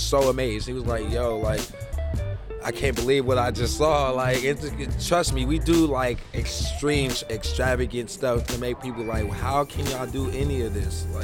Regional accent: Richmond, California, United States; Yeah, I'm from Southside Richmond.

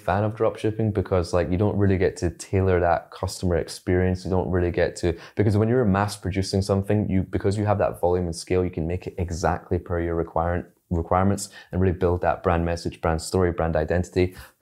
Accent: Scotland, United Kingdom; born or raised there; also born or lived in China

